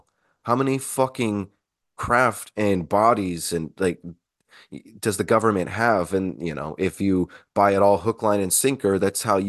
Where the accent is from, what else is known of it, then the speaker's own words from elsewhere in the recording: Eagle River, Alaska, United States; moved away; I recently, before the new year, went back to Anchorage, Alaska. I was raised in Eagle River, so anyone that's not familiar with Alaska, it's right outside. It's the closest thing to Anchorage.